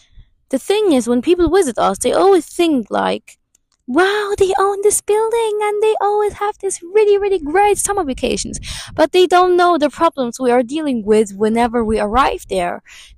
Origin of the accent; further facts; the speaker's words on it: Alexandria, Alexandria Governorate, Egypt; It's not the city we come from. We come from Alexandria. We are Alexandrians